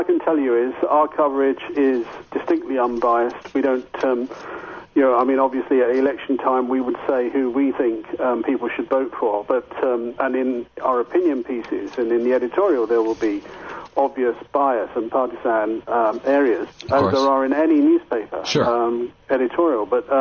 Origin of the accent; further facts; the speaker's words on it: England, United Kingdom; And I mean, we're the English.